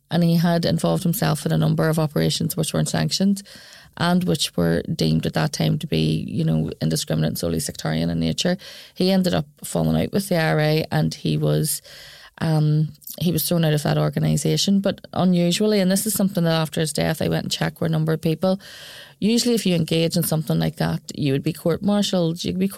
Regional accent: Belfast, Northern Ireland, United Kingdom; I'm someone from West Belfast and from that time.

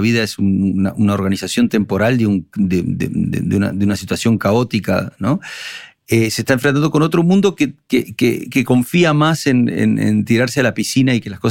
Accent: Montevideo, Uruguay; accent: Uruguayan; now in Spain; llevo 27 años viviendo en España y todavía tengo acento uruguayo, toco la guitarra como un uruguayo, veo el mundo como un montevideano

